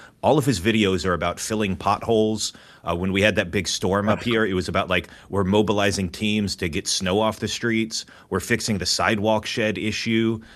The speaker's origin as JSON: {"language": "English", "town": "New York City", "region": "New York", "country": "United States", "said": "I'm cautiously optimistic about him right now as a New Yorker"}